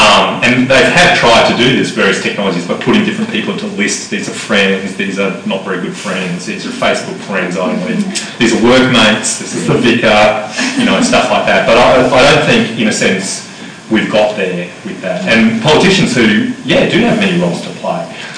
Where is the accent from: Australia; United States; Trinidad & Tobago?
Australia; Queensland; I mean, like I'm from Queensland, you know, with straight shooters.